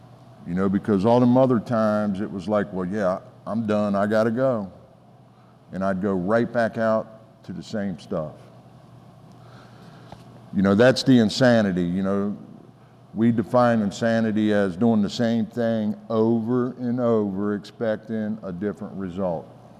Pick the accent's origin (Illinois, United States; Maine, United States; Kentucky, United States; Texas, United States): Kentucky, United States; So today, you know, in my community, I'm from Northern Kentucky.